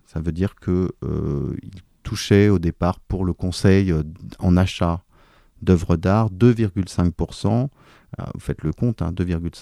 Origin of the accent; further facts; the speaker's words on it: France; Je suis français. Je fais une large partie de mon activité professionnelle ici à Paris.